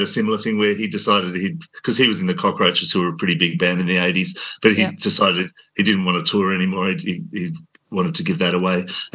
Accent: Australia; because I'm Australian, I started thinking, oh, okay, so as an Australian, I could do this maybe. I was like 13.

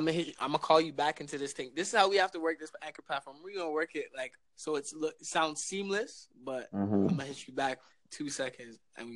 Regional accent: Canada; Man, and it's crazy because we're Canadian

